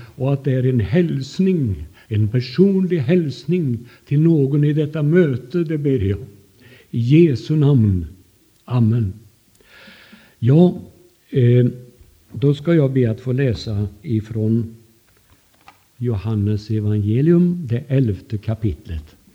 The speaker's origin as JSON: {"language": "Swedish", "town": "Undernäs", "region": "Västra Götaland County", "country": "Sweden", "tie": "born or raised there", "said": "Jag är ju uppväxt i Undernäs, och en liten pingstförsamling var det."}